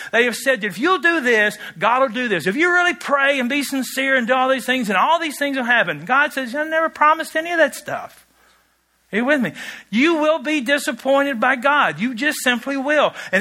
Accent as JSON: {"language": "English", "region": "Kentucky", "country": "United States", "said": "I know this sounds weird because I'm from Kentucky. We're, you know, from Barron County."}